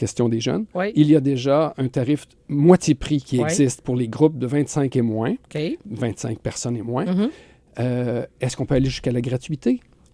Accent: Trois-Rivières, Quebec, Canada; born there; Moi, je suis né à Trois-Rivières.

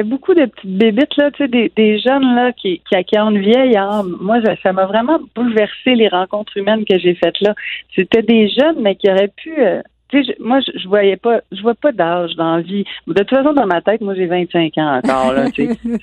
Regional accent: Saint-Damase, Quebec, Canada; autant à La Fascine que dans mon patelin natal à Saint-Damas où ma famille se réunissait aussi.

